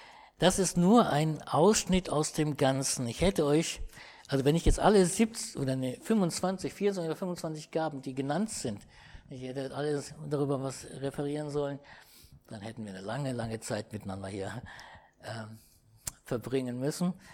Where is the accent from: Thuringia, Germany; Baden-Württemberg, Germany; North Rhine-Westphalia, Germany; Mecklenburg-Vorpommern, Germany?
North Rhine-Westphalia, Germany; Cologne; auch in Köln-Porz, meine Heimat, ursprünglich in Heimatgemeinde.